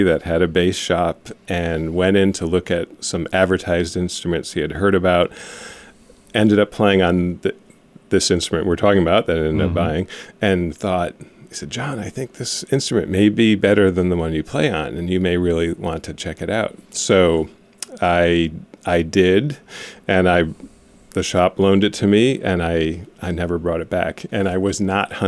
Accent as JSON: {"language": "English", "town": "Warwick", "region": "Rhode Island", "country": "United States", "tie": "born there", "said": "I do. I was born in Warwick, Rhode Island."}